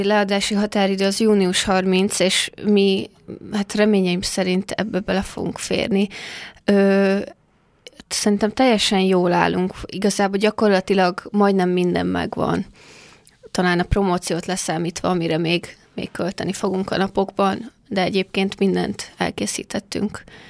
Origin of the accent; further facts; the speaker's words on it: Tešedíkovo, Nitra Region, Slovakia; az első fellépés szerintem Pereden a szülőfalumban. Felvidékem.